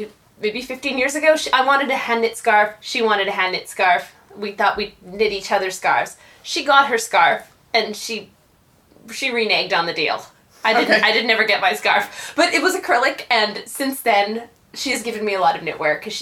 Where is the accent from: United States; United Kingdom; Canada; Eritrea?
Canada; I'm from Canada, so we had Girl Guides